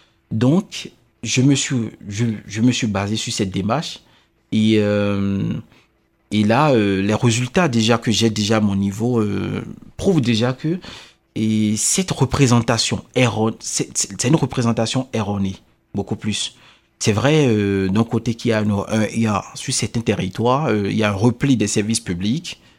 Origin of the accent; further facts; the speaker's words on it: Benin; Je viens du Bénin.